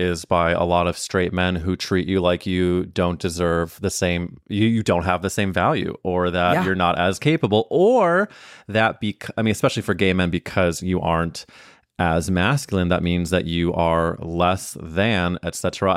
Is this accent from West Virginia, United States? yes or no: no; St. Louis, Missouri, United States; now in New York, United States; I'm coming from St. Louis, Missouri. I had barely been to New York.